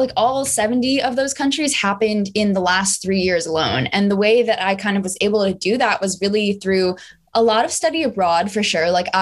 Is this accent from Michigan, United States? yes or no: no; New Jersey, United States; also born or lived in New York City; now in San Francisco, United States; I spent most of my life thus far, like, growing up in New Jersey, and then spent the last 4 years kind of based out of New York City during college